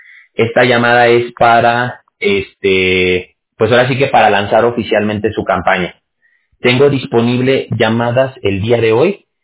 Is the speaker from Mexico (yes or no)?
yes; Mexico; Yo soy mexicano. Yo tengo unas ganas de regresar a México, de verdad.